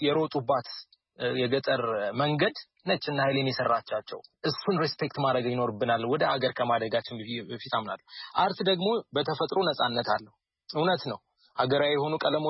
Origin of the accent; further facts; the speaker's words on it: Addis Ababa, Ethiopia; እኔ ፒያሳ ነኝ ያደግኩት። መሃል ፒያሳ ሳድግ